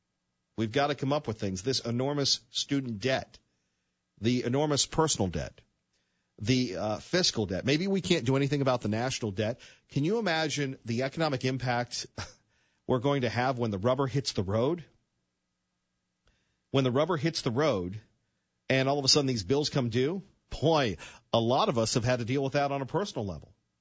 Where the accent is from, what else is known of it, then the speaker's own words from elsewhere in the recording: United States; And I will have to tell you that as a American, I was inspired.